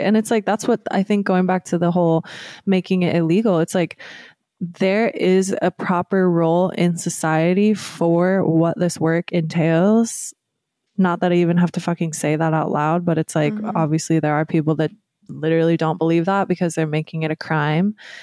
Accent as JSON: {"language": "English", "region": "Midwest", "country": "United States", "tie": "born or raised there", "said": "you think back to growing up in the Midwest in the US"}